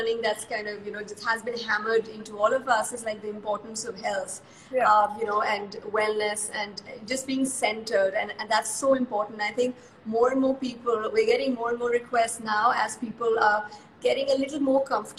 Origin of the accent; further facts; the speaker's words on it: India; as being Indian myself and, you know, we go abroad to all these different, you know, travel consortiums